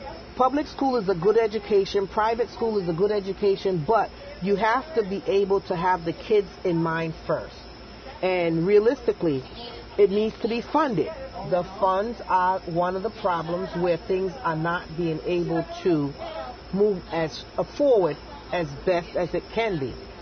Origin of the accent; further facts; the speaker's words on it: Panama; now in United States; cuando me criaron ahí en Panamá, cuando vinimos para acá a Rhode Island